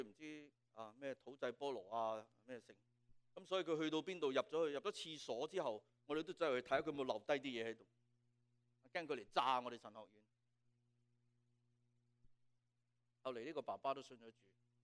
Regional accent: Hong Kong; 我们香港人说爱到他窿啊

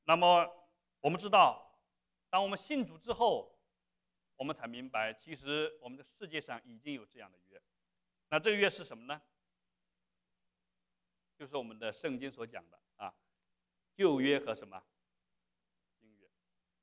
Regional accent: China; 就是对于我们中国人来讲，在近代史上，这个中国人，中国和外面这个国家立的条约，让我们不堪回首，是不是？

